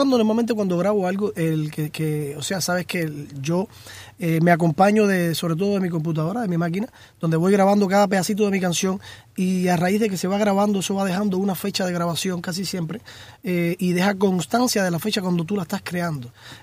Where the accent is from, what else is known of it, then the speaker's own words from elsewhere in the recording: Cuba; Yo soy un compositor cubano